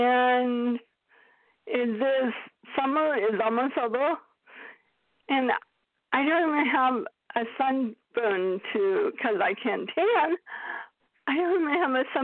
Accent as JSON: {"language": "English", "region": "Oregon", "country": "United States", "tie": "born or raised there", "said": "go Oregon where we grew up, at least 4 or 5 times during the summer, because number one, they have my favorite pizza, but number two, my cousin lived there"}